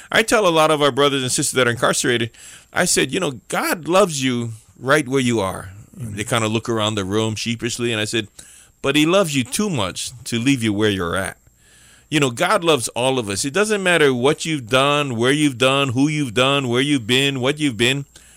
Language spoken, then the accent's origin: English; Aliamanu, Hawaii, United States; the way my mom talked about me when I was growing up in Aliamanu.